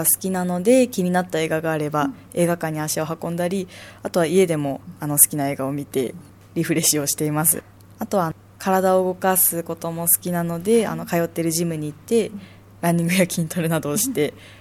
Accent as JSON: {"language": "Japanese", "town": "Zama", "region": "Kanagawa", "country": "Japan", "said": "私は藤沢市ではなくて座間市の出身です、"}